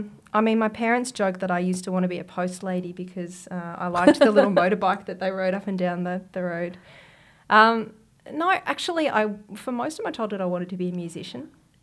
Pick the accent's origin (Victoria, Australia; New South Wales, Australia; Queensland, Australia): New South Wales, Australia; Wollongong; I grew up just outside of Wollongong in New South Wales as the eldest of three girls, and I had a really happy childhood close to the beach with a really close-knit family.